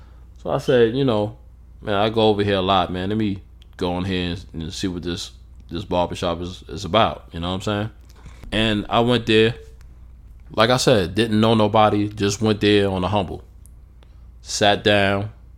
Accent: New York, United States; moved away; I grew up in New York. And I moved to the South.

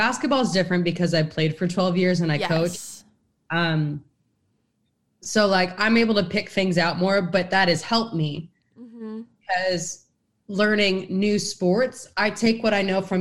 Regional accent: Seattle, Washington, United States; Like I just liked the Mariners because I'm from the Seattle area and I would go to a game or two a season.

